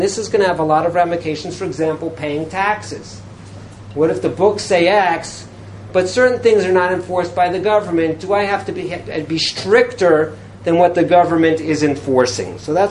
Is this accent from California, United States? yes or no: yes; Los Angeles, California, United States; I'll give you another example. Growing up in Los Angeles, anyone from Los Angeles here?